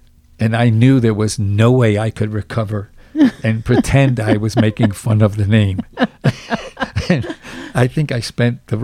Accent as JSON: {"language": "English", "town": "Baltimore", "region": "Maryland", "country": "United States", "tie": "born or raised there", "said": "I'm sure Philadelphia must be, because I grew up in Baltimore, and my neighborhood... although I am very familiar with my childhood neighborhood"}